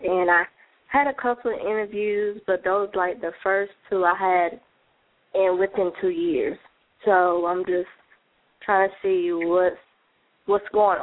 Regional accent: Georgia, United States; I'm from Georgia.

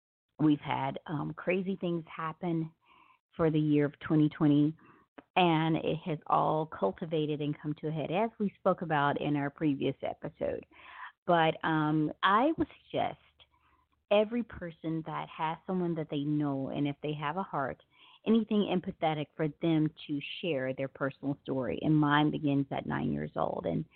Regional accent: Memphis, Tennessee, United States; And as you may know, hence my name and company's name, I am from Memphis, Tennessee.

